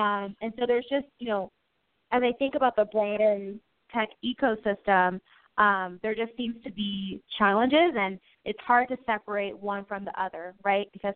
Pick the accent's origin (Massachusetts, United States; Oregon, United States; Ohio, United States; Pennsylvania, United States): Ohio, United States; Columbus; So I'm actually from Columbus, Ohio. And I went to the University of Cincinnati for undergrad.